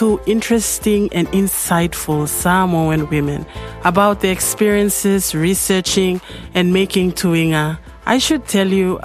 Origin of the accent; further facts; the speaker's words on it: Dagua, East Sepik, Papua New Guinea; also born or lived in Madang; I come from Papua New Guinea in a small town called Medang. I'm originally from Dagua in the East Sepik province and Manam Island.